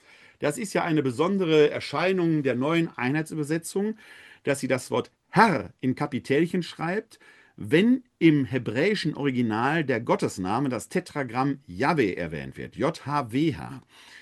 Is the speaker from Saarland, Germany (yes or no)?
no; Essen, North Rhine-Westphalia, Germany; Meine Vorfahren waren Bauern über viele Jahrhunderte in Essen-Altendorf, wo ich herkomme. Das Haus, in dem ich groß geworden bin, mein Elternhaus